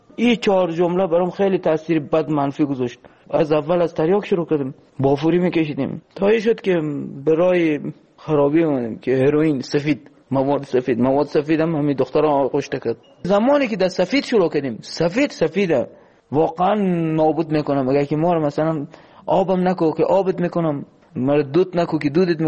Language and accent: Persian; Afghanistan; moved away; ما الان نزدیک 3 سال نیم همین جنس روزی که از افغانستان آمدیم